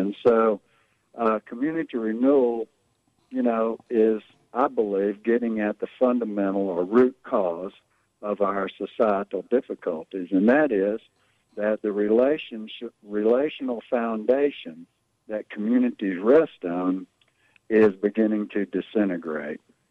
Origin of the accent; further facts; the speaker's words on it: Shreveport, Louisiana, United States; when I grew up here in Shreveport, I grew up in a little neighborhood called Shreve Island on a street called East River Road.